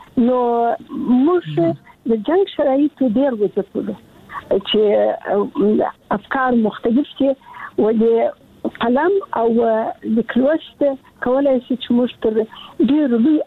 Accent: Kandahar, Afghanistan; also born or lived in Kabul; زه د کندهار یم، د کندهار د عمومي انالیسي کې مې زده کړې وکړې او کابل پوهنتون ته ولاړمه.

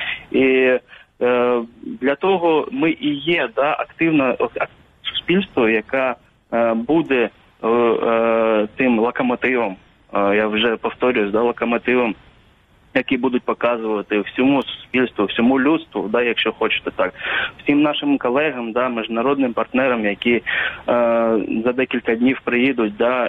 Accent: Crimea, Ukraine; Так, ми кримчани, як ніхто розуміємо, да, після окупації

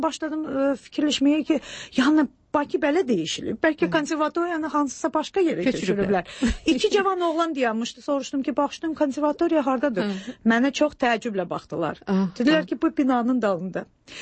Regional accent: Baku, Azerbaijan; Valla, Bakıda 25 il yaşamışam özdə. Bəli, necə deyərlər, Karinoy Bakiliyəm. Bakını da çox yaxşı tanıyıram.

